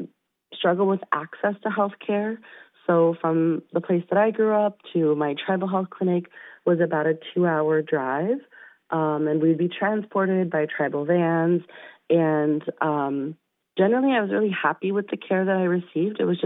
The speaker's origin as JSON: {"language": "English", "region": "California", "country": "United States", "tie": "born or raised there", "said": "Yeah, I'm a member of the Yurok tribe. I grew up on the Klamath River in Humboldt County, about a quarter mile from my ancestral village of Shragon. It's really interesting because I grew up very rural."}